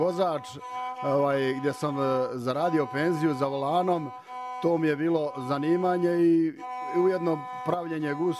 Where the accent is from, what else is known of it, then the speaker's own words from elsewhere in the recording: Bistrica, Republika Srpska, Bosnia & Herzegovina; U selu Bistrici kod Banja Luke, tu živim i gdje sam rođen, tu i živim.